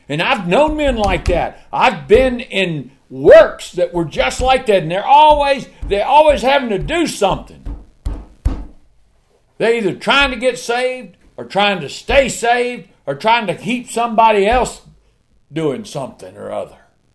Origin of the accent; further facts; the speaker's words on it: Texas, United States; I know it's the Red Sea, but we're from Texas.